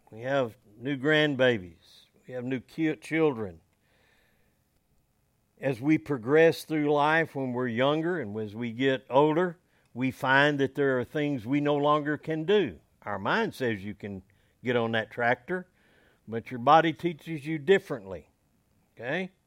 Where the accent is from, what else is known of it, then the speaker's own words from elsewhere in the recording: Odessa, Texas, United States; and I grew up out in Odessa in West Texas, very similar to here.